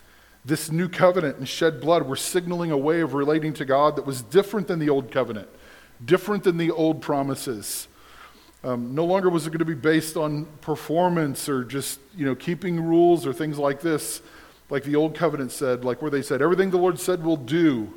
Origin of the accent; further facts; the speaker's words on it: United States; And here's the language is going to, I think, rock our worlds because we're American.